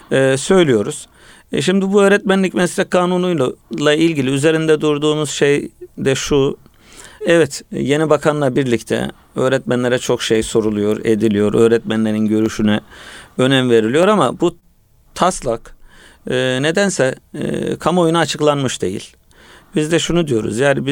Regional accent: Germany; Ben çocukluğum da Almanya'da geçti. Daha sonra yetişkinken de gittim.

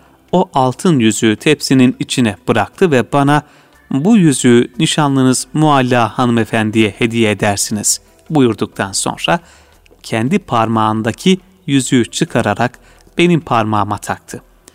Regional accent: Istanbul, Turkey; also born or lived in Akhisar; Manisa Akhisar'da dünyaya gelmişim. Babam diş tabibi Ali Haydar Bey'dir. Çocukluğumda ailemiz İstanbul'a taşındı. Laleli'de Genç Türk Caddesi'nde oturuyorduk.

